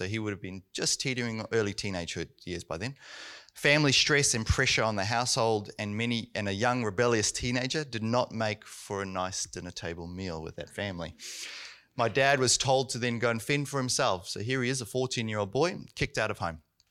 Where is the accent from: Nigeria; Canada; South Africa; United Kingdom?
South Africa; I was actually growing up in South Africa.